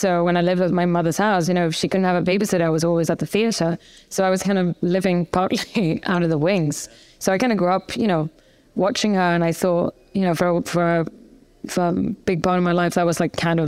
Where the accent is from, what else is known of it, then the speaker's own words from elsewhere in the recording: Gothenburg, Västra Götaland, Sweden; I was raised in Gothenburg, second biggest town in Sweden.